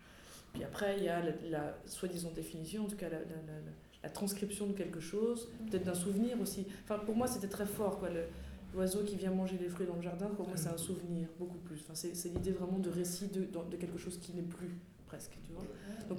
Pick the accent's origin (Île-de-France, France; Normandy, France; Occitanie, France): Île-de-France, France; now in Brussels, Belgium; moi ça fait 12 ans que je suis à Bruxelles, je suis française aussi, moi je viens du 9-3